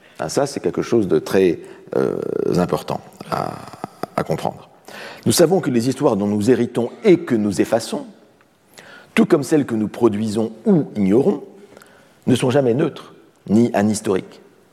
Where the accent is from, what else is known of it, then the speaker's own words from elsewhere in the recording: France; en tant que Français